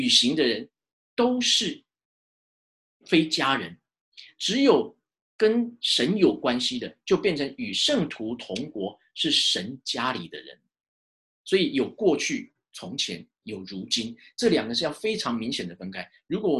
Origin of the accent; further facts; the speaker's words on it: Taiwan; 其实我们从台湾来的神多着呢。